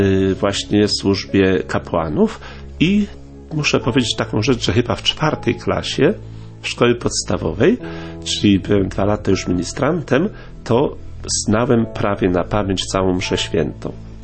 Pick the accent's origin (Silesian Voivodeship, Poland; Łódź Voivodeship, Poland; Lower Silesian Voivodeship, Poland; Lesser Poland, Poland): Lesser Poland, Poland; Przyszowa; bo pochodzę z takiej miejscowości Przyszowa, tam na południu Polski